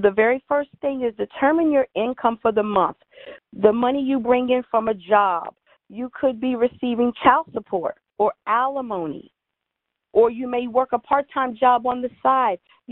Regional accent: Woodbridge, Virginia, United States; I grew up in the Woodbridge, Virginia area, and I attended high school.

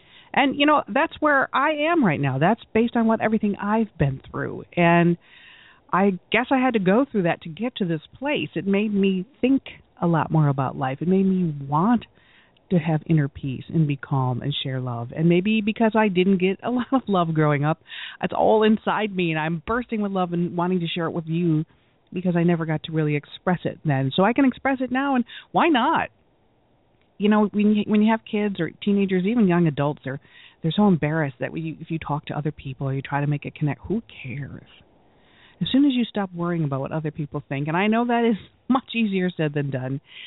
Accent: Ireland; now in Michigan, United States; because I'm Irish and I like that tea, and it can be bought locally here in Michigan, where I'm broadcasting to you from.

